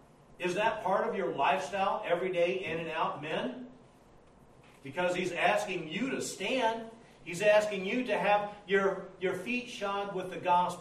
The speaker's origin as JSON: {"language": "English", "town": "Slidell", "region": "Louisiana", "country": "United States"}